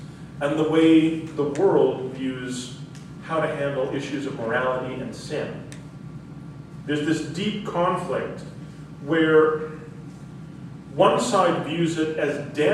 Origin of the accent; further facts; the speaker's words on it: Calgary, Alberta, Canada; also born or lived in Weyburn, Saskatchewan; growing up in Calgary and Weyburn, Saskatchewan, the son of Baptist parents